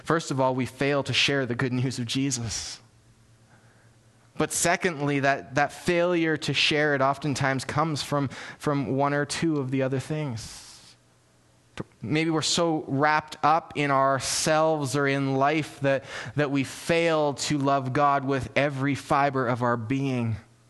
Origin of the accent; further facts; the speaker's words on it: Canada; maybe it's because we're Canadian and we don't want to offend anybody.